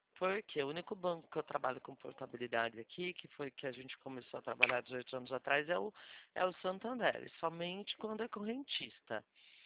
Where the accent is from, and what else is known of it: Limeira, São Paulo, Brazil